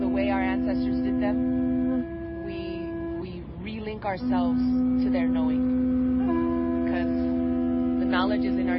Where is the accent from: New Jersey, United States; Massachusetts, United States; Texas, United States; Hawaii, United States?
Hawaii, United States; Hana; I was born in the mainland. And my family is from Hana, Maui. And then I was raised in Hana, Maui.